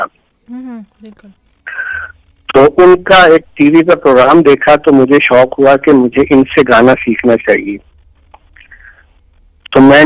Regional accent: Karachi, Sindh, Pakistan; میں کراچی میں ہوں اور کراچی میں ہی میں پیدا ہوا تھا, ساری عمر کراچی میں ہی رہا ہوں.

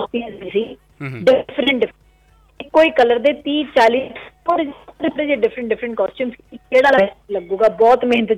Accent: Chandigarh, India; ਮੈਂ ਤਾਂ ਚੰਡੀਗੜ੍ਹ ਤੋਂ ਹਾਂ

